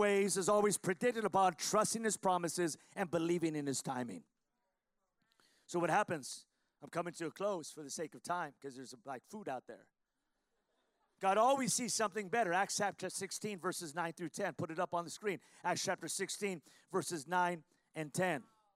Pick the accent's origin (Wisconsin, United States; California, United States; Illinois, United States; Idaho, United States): California, United States; Los Angeles; I mean, I'm a guy from East L.A., but I love the South.